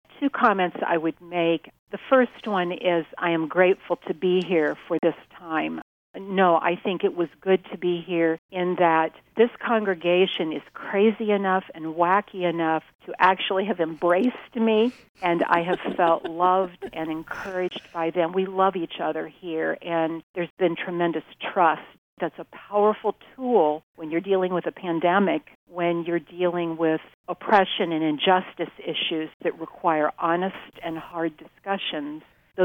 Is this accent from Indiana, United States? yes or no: yes; Fort Wayne, Indiana, United States; I grew up in Fort Wayne, Indiana, graduated from New Haven